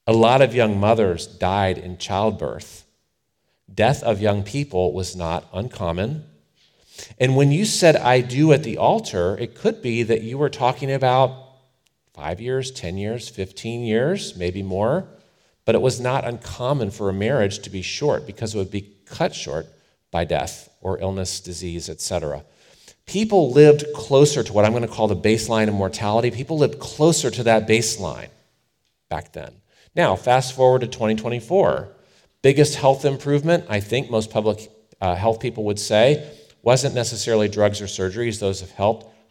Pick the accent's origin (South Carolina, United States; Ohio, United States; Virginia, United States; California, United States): Ohio, United States; Bay Village; several tornadoes touched down in my home town of Bay Village, Ohio, or around there, Northeast Ohio.